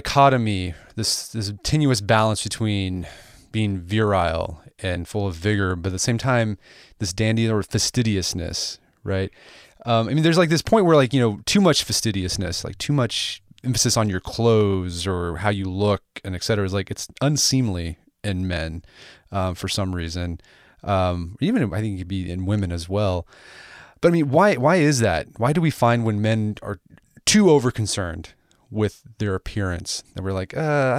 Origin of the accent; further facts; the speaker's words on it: United States; I'm American, so I have kind of my idea of masculinity